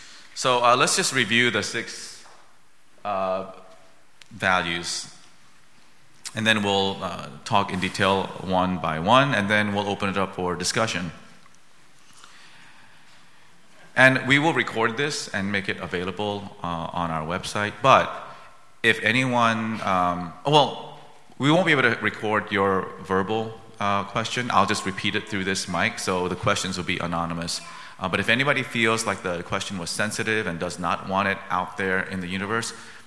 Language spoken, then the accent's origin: English; Minnesota, United States; but I was kind of being Minnesotan, just a bit more special than others